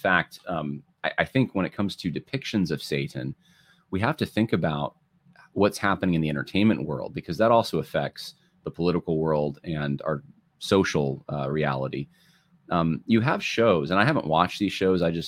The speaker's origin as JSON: {"language": "English", "region": "California", "country": "United States", "tie": "born there", "lives_now": "New York, United States", "said": "And originally, I was born actually in California, which outside of LA, very progressive area. A lot of my family's still there."}